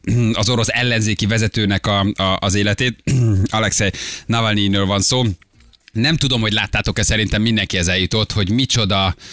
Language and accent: Hungarian; Szabolcs-Szatmár-Bereg, Hungary; also born or lived in Szeged; Szabolcsi gyerek vagyok, mikor Szegedre kerültem egyetemen